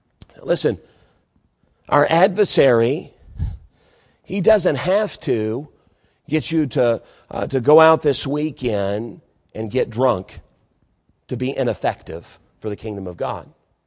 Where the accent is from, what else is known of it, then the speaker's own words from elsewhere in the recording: Lost Creek, West Virginia, United States; also born or lived in Beckley; I was born in Beckley at Raleigh County General Hospital. We moved up to the Lost Creek area when my dad got transferred. I was about 5 years old when all of that happened.